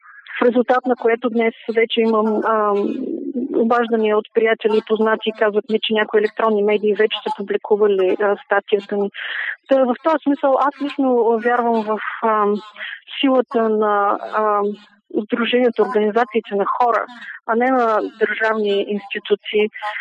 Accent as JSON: {"language": "Bulgarian", "town": "Varna", "region": "Varna Province", "country": "Bulgaria", "said": "аз съм варненка и новините в този смисъл имат някаква връзка с Варна"}